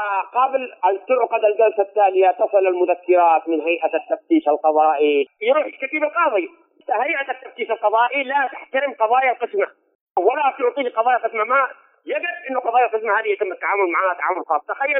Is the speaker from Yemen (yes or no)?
yes; Yemen; وهذا القانون لا يوجد لدينا في اليمن